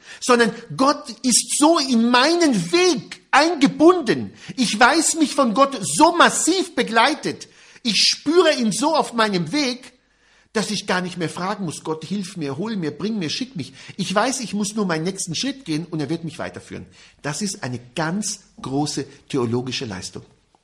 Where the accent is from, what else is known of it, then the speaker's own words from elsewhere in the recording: Israel; mit dem bin ich als Jude in Israel aufgewachsen